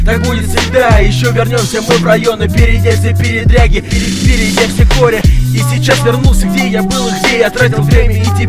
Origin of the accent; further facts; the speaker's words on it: Skopin, Ryazan Oblast, Russia; Песня про наш Рязанский край. Все слушаем. Я Скопинтин.